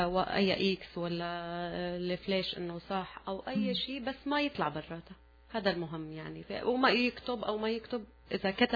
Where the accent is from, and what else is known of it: Syria